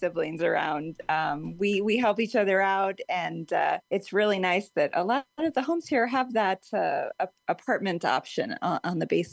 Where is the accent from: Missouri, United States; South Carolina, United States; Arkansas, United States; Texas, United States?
Texas, United States; San Antonio; also born or lived in Boston; now in Denver, United States; Originally, I'm from San Antonio, Texas, and I grew up there, and I lived in Boston for a couple of years before finally moving to my forever home here in Denver.